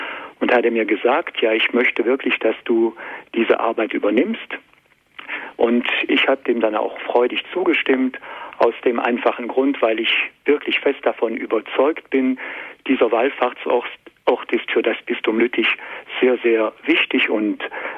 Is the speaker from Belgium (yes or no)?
yes; Wirtsfeld, Wallonia, Belgium; dass unser kleines Dorf Wirtsfeld in der Belgischen Eifel eigentlich kein Dorf ist